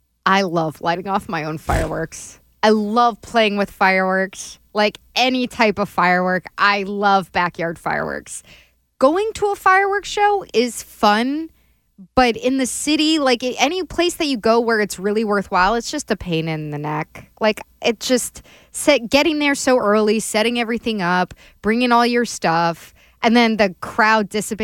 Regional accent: Maryland, United States; When I was a kid, the option was always growing up in Maryland, we could do backyard fireworks illegally, or we could go into the city and watch the Washington, D.C. fireworks at the Lincoln Memorial

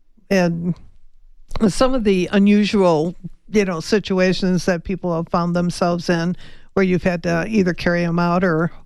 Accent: Chicago, Illinois, United States; I'm from Chicago. We used to go out on Lake Michigan all the time

